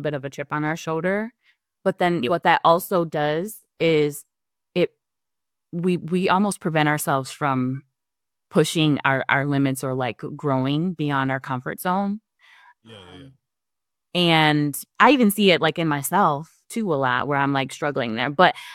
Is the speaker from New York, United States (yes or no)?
yes; Buffalo, New York, United States; So grew up on the west side. And then my mom moved us into Kenmore. So growing up in Buffalo is a little interesting because we are an incredibly segregated city.